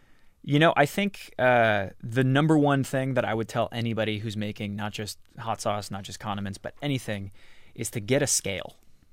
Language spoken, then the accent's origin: English; Texas, United States; I come from Texas, where we have a mixture of some really amazing vinegar-based hot sauces, sort of Louisiana style